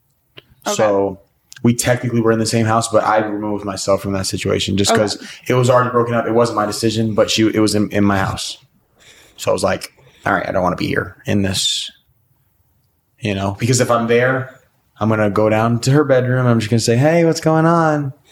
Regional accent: New York City, New York, United States; I'm from New York City. I've been in LA. I've been to Miami a lot.

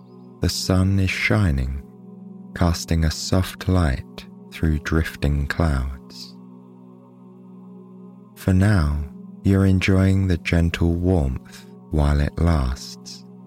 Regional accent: England, United Kingdom; Tonight, we'll be visiting a park in my home country of England on a rainy spring afternoon.

